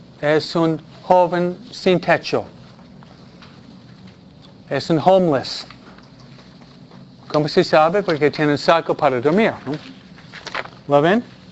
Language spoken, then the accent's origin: Spanish; New York, United States; Yo soy de Nueva York, ¿no? Nueva Yorkinos.